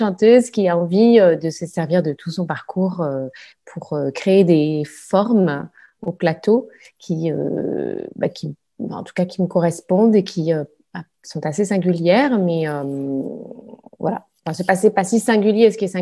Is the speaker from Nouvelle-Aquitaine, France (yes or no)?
yes; Nouvelle-Aquitaine, France; je suis originaire de Dordogne, donc un petit département d'Aquitaine, assez reculé, donc vraiment de la campagne. Et puis j'ai fait mes études à Bordeaux.